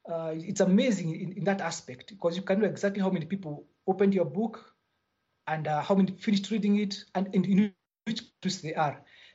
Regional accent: Kenya; first language Kikuyu; English is a second language; his own native Kikuyu, which is also my mother tongue. Now, Ngugi wa Thiong'o is about twice my age. And initially, even though I come from a very large community in East Africa, there are more than 10 million of us

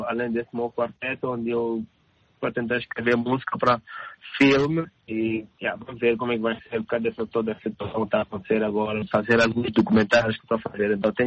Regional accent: Mozambique; now in Helsinki, Finland; Eu e o Nelo e o Zildo, somos moçambicanos. Eu estou vivendo aqui em Helsinki, o Zildo está vivendo em Dinamarca e o Nelo está vivendo em Zurique.

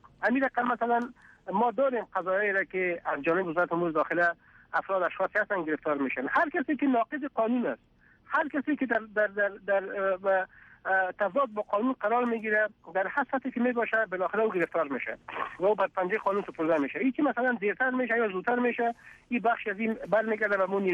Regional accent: Afghanistan; ما هم افغان هستیم در مجموع افغانای افغانستان و مسلمان انسانای افغانستان.

